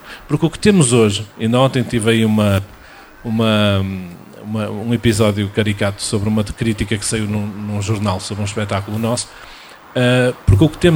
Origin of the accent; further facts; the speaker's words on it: Viana do Castelo, Portugal; Nós somos vianenses, vamos com o carro para todo lado.